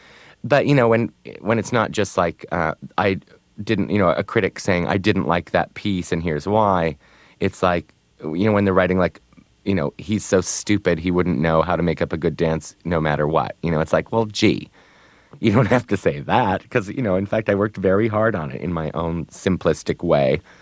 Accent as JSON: {"language": "English", "country": "United States", "said": "And as an American, you know, I was even more American when I was in Belgium for some reason."}